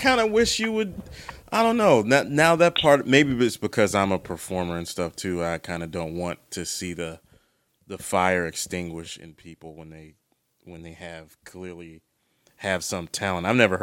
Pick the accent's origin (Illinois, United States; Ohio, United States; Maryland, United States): Maryland, United States; I'm from the Maryland, D.C. area.